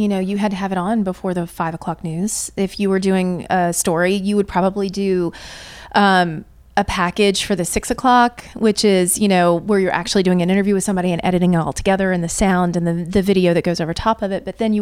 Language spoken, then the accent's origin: English; Louisville, Kentucky, United States; I'll tell you, there was one lady that I grew up watching in Louisville, Kentucky.